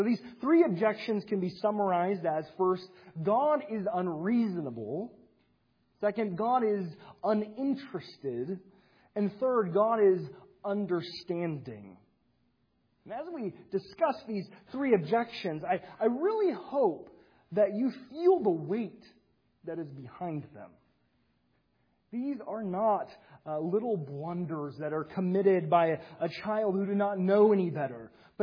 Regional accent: Missouri, United States; a prominent minister in my home state, in Missouri

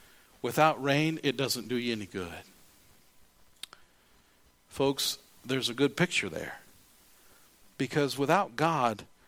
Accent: United States; And as an American, I'll just talk as an American for a minute.

